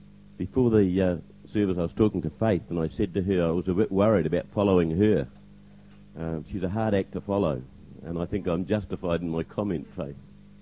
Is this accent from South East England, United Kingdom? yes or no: no; Cambridge, East of England, United Kingdom; I come from Cambridge. I was born there. What education I had was had in Cambridge, because I left at the end of the fourth form.